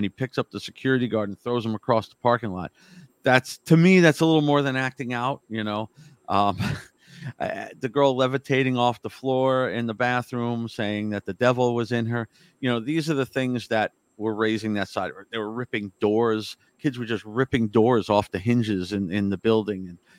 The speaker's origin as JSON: {"language": "English", "region": "New Jersey", "country": "United States", "said": "I'm from New Jersey. And so many times when I was younger, they were lecturing up, you know, in Connecticut area and stuff."}